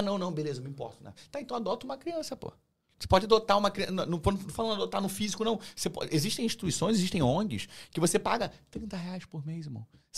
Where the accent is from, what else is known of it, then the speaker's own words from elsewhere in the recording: Duque de Caxias, Rio de Janeiro, Brazil; eu vim de Caxias, Vida Baixada, irmão. Não tem saneamento básico. Chove e enche a porra toda. É valão na cidade toda